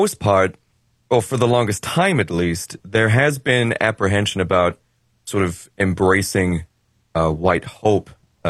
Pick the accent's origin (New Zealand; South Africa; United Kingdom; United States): United Kingdom; which is another reason why I believe that these people are not as British as I am